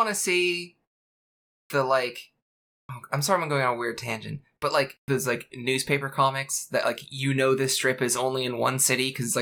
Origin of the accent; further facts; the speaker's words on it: Canada; I grew up in Canada, and now I'm just...